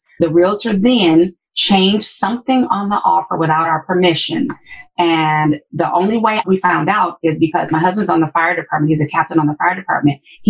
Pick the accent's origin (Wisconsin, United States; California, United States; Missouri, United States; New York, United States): Wisconsin, United States; Milwaukee; now in Chicago, United States; I'm from Milwaukee originally. My husband was in Chicago.